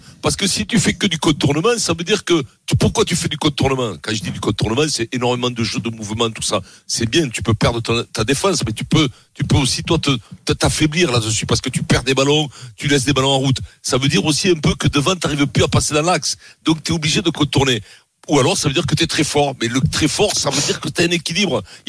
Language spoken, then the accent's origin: French; Gaillac, Occitanie, France; ce qu'on appelle chez nous à Gaillac